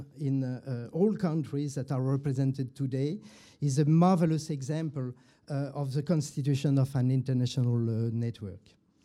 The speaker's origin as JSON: {"language": "English", "town": "Lyon", "region": "Auvergne-Rhône-Alpes", "country": "France", "said": "I am from Lyon"}